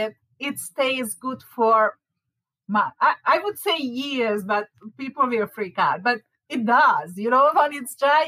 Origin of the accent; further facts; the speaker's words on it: Hungary; I'm from Hungary. We didn't grow up with the peanut butter.